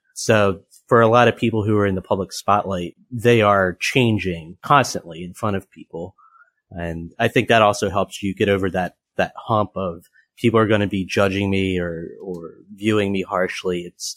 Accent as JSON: {"language": "English", "town": "Philadelphia", "region": "Pennsylvania", "country": "United States", "said": "I'm from the Philly area, follow the Phillies as fanatically as anyone else."}